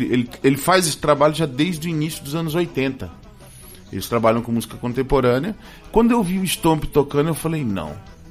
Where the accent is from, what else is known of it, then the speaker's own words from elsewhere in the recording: Cuiabá, Mato Grosso, Brazil; E sou nascido e criado no Tijucal, né?